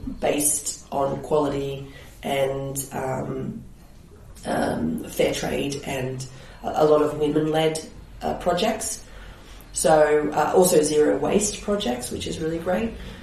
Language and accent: English; Australia; also born or lived in United Kingdom; now in Switzerland; I am. I am Australian. So I moved here from England. So I'm from Australia, but I was technically an expat in the UK first.